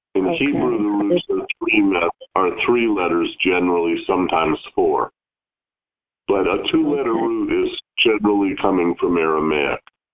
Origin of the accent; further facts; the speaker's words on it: Los Angeles, California, United States; I would answer from Los Angeles